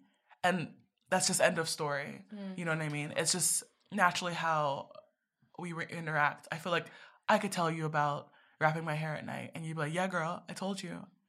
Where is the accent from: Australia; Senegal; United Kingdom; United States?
United States; And I hear that so many times growing up in America, like high school especially, like that Black girl